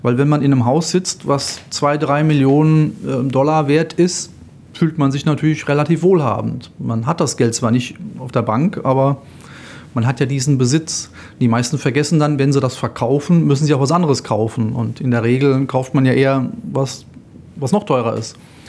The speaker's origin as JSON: {"language": "German", "country": "Germany", "said": "Ich bin Volkswirt und vor allem ich bin Deutscher."}